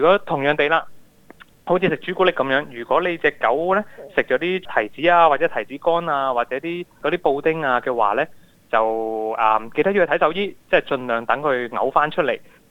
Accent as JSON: {"language": "Cantonese", "country": "Australia", "said": "因為我哋澳洲人嚟講呢，聖誕節就好鍾意燒嘢食嘅"}